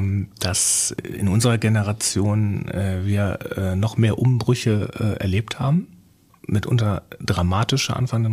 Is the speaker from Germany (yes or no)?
yes; West Germany, Germany; ich komme ja eigentlich aus dem Westen, bin aber 1991 nach Sachsen-Anhalt gekommen.